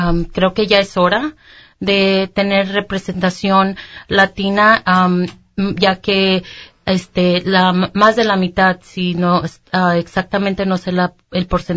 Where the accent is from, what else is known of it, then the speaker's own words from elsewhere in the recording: Mexico; moved away; también siendo yo cuando llegué a este país en el 84, llegamos de México